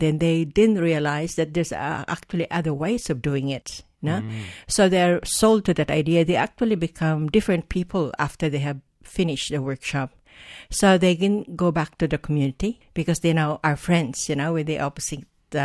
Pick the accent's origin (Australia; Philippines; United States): Philippines; Mindanao; I come from Mindanao, The southern part of The Philippines.